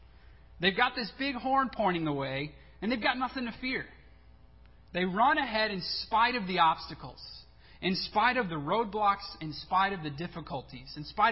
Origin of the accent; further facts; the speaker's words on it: St. Louis, Missouri, United States; Well, I grew up in St. Louis, and you know, there's a St. Louis Zoo, and so we used to go there often to see all the animals.